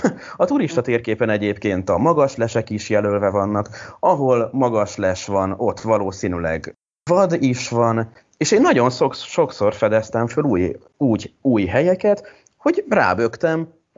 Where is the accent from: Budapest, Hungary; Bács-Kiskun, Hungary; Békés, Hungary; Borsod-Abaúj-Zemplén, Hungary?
Budapest, Hungary; Egyébként én is budapesti vagyok